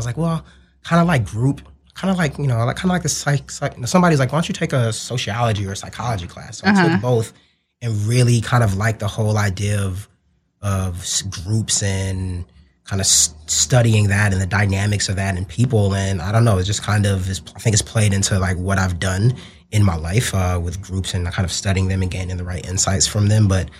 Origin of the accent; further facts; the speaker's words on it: New York, United States; Yeah, I know I lived out here. I've been like a trader for years, but I'm from New York.